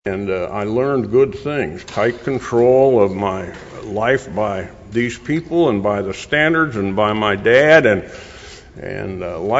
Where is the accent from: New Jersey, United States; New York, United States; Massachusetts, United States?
New York, United States; now in Indian Trail, United States; I was born living on a farm in the Finger Lakes region of upstate New York.